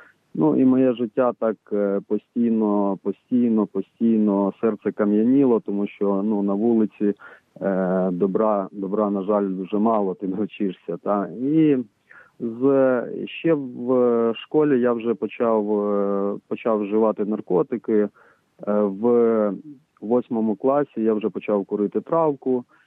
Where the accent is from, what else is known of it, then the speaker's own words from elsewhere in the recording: Nyzhni Sirohozy, Kherson Oblast, Ukraine; Я з Херсонської області, з село Нижні Сірогози.